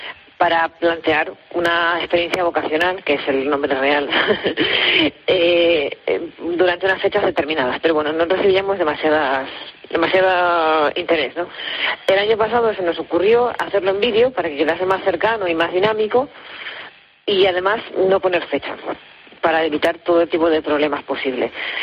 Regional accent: Ciudad Real, Castilla-La Mancha, Spain; Nosotros somos de Ciudad Real.

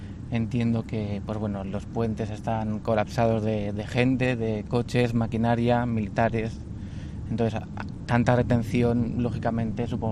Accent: Paiporta, Valencian Community, Spain; Sí, vamos a mi pueblo, vamos a lo que queda de él

